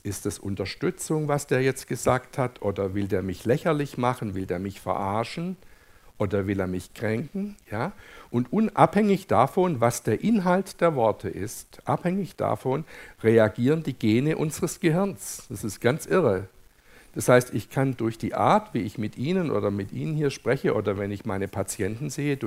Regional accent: Germany; Sie hier in Österreich und wir bei uns in Deutschland

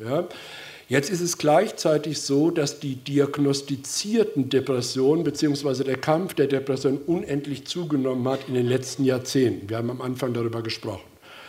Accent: Baden-Württemberg, Germany; Jedes Jahr wird in Deutschland, in der Nähe, wo ich herkomme, in Mannheim

